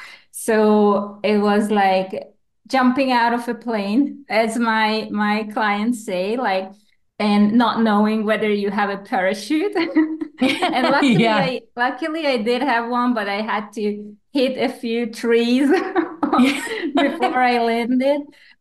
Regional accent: Hungary; now in Spain; I'm originally from Hungary, but I've been living for the last 10 years in Spain.

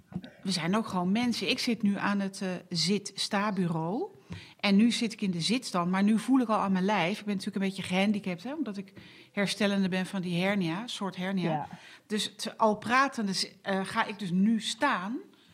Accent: Netherlands; Ja, ik geloof dat wij als Nederlanders met onze enorm sociale vangnetten wel happy mogen zijn.

